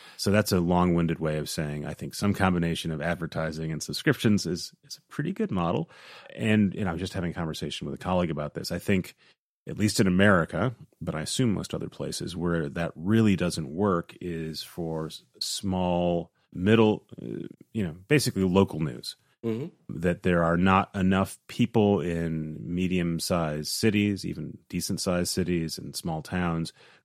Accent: Midwest, United States; I think of growing up in the Midwest, in the U.S.

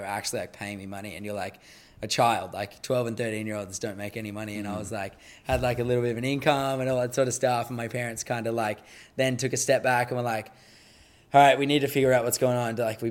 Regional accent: Australia; there's that aspect of like being Australian and not American.

